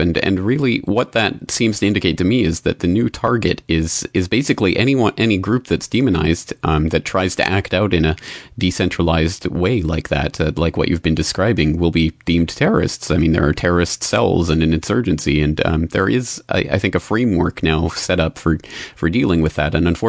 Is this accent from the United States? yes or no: no; Canada; And myself, I'm a Canadian citizen